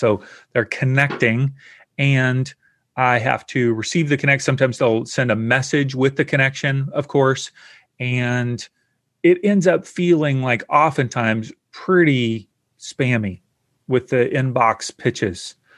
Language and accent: English; the South, United States; I grew up in the South in the US and we fried a lot of things and fried spam is really good.